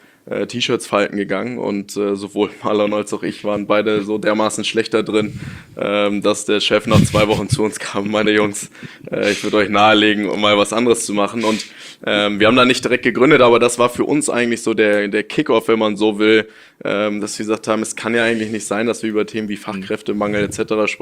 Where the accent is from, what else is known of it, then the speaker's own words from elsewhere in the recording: Hamburg, Germany; ich bin in Hamburg geboren, bin auch in Hamburg aufgewachsen, bin hier zur Schule gegangen, habe hier mein Abi gemacht, habe da auch meinen Mitgründer Marlon kennengelernt während der Schulzeit und bin dann aber zum Studieren in den Süden gegangen, nach München, zwischenzeitlich noch nach Kanada, in Vancouver studiert.